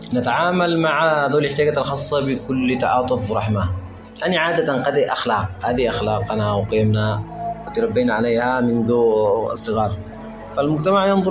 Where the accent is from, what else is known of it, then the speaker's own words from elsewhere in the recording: Yemen; نحن كمجتمع يمني ومسلم ومحافظ على أخلاقه